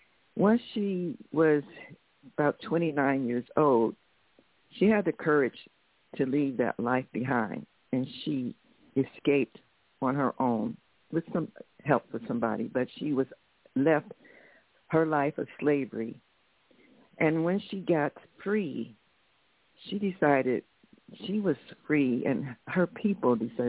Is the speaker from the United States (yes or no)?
yes; Dayton, Ohio, United States; now in Washington, United States; Well, I'm not originally from Washington. I was born and raised in Dayton, Ohio. And I come from a family of writers and musicians.